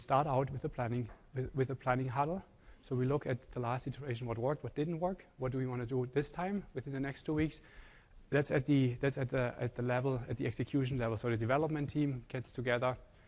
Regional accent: Germany; also born or lived in New York, United States; I am from Germany, I've lived in New York.

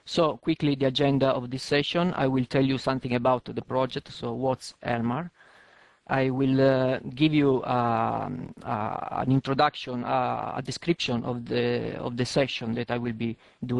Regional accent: Italy; moved away as an adult; now in Switzerland; actually I'm from Italy, but right now I'm speaking from Switzerland where I just moved last year to do consulting.

